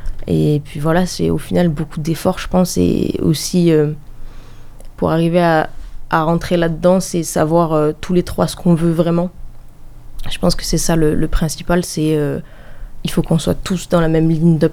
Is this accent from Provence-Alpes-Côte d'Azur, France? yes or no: yes; Marseille, Provence-Alpes-Côte d'Azur, France; On est de Marseille